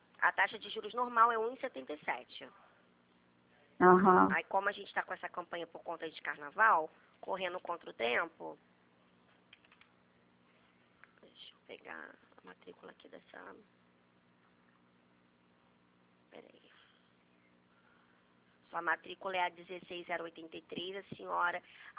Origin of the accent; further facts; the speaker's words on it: Rio de Janeiro, Brazil; Eu sou do Rio. A senhora conhece aqui o Largo do Machado? Eu moro mesmo na Baixada.